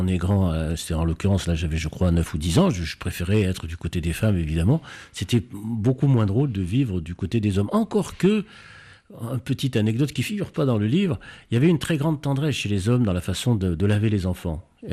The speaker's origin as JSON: {"language": "French", "town": "Constantine", "region": "Constantine Province", "country": "Algeria", "tie": "born or raised there", "said": "C'était un quartier dans lequel j'ai grandi, qui était un quartier judéo-musulman, fondamentalement, qui est un quartier mêlé"}